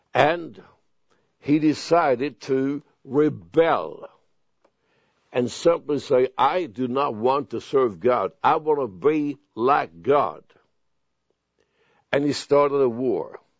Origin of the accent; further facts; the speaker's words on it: Sweden; I came from Sweden. Sweden has a total different setup.